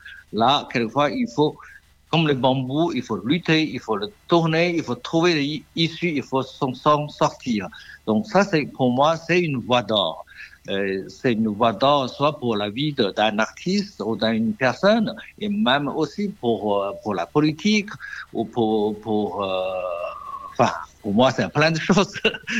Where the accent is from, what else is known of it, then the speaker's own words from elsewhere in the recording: China; French is a second language; Je suis un Chinois, souvent les gens m'ont posé la question